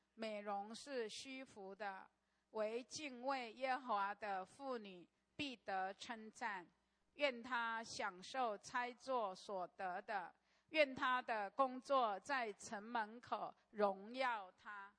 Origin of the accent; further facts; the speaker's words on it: Taiwan; 我们台湾人有一句谚语